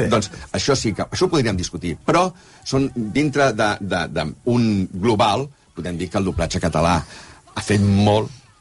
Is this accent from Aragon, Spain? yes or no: no; Barcelona, Catalonia, Spain; jo soc de català de Barcelona, però tenia molts amics castellans